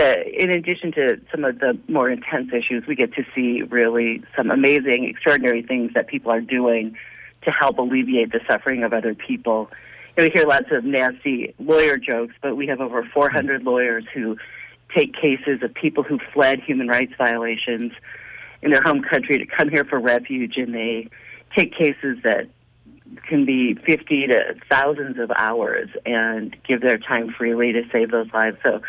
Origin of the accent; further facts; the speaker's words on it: Golden Valley, Minnesota, United States; I am. I was born in Golden Valley, actually.